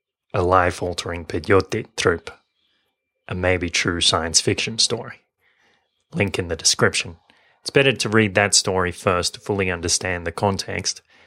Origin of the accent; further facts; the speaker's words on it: Sweden; I told him I was from Sweden, and he said that he knew it all along.